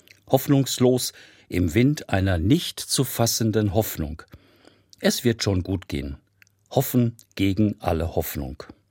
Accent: North Rhine-Westphalia, Germany; Als Westfale

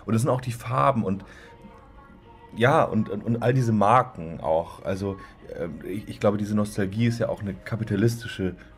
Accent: Augsburg, Bavaria, Germany; Ich bin aus dem Süden, aber genau.

